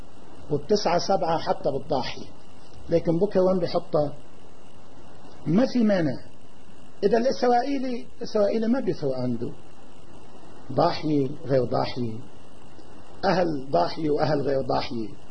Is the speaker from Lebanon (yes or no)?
yes; Lebanon; الهدف الوطني بيقول كيف نعمل كلبنانيين جميعا